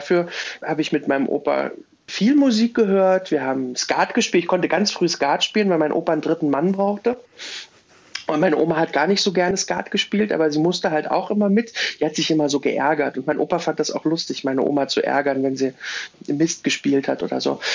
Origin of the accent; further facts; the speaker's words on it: Lichtenberg, Berlin, Germany; Das war so ein tolles, sprachlich orientiertes Gymnasium bei uns in Lichtenberg.